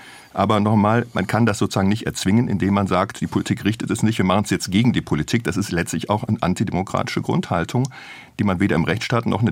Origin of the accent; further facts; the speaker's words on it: Mönchengladbach, North Rhine-Westphalia, Germany; Ich komme aus Mönchengladbach am Rande des Tagebaus.